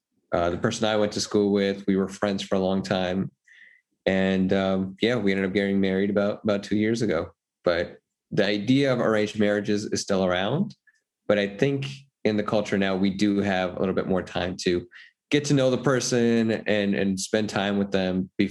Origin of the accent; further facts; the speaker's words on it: New York, United States; So I was born in New York. I've been raised in the US. So I've actually only visited my hometown in India probably four times over the course of my life.